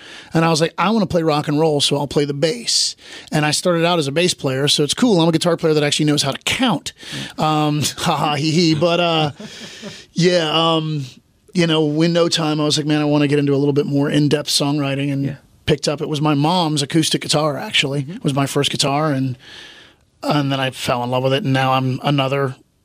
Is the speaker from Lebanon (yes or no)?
no; Maryland, United States; Yes. So I'm from Western Maryland originally.